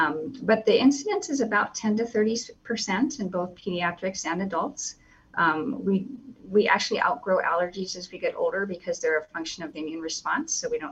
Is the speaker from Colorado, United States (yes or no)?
no; Montana, United States; born there; I actually am an Air Force brat. I was born in Montana.